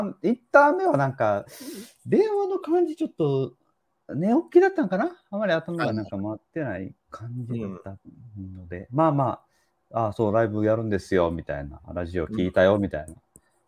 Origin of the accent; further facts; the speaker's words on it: Ishigaki, Okinawa, Japan; 僕の地元ですよ。